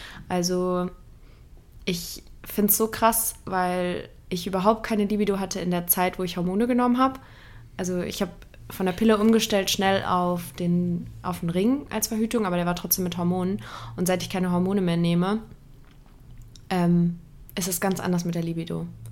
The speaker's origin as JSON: {"language": "German", "region": "Saarland", "country": "Germany", "tie": "born there", "said": "Ich bin Nordlicht, ne? Geboren im Saarland, aber meine Mama und meine Oma und mein Opa kommen aus Bremen."}